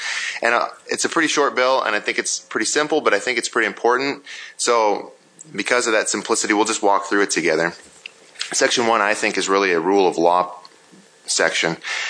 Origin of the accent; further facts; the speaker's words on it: Dell Rapids, South Dakota, United States; I'm from Del Rapids. I represent the greatest district in all of South Dakota.